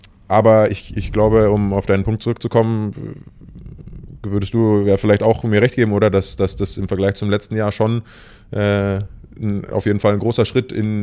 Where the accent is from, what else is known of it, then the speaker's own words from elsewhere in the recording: Munich, Bavaria, Germany; Also München ist meine Heimat. Ich liebe München. Ich habe hier mein ganzes soziales Netz.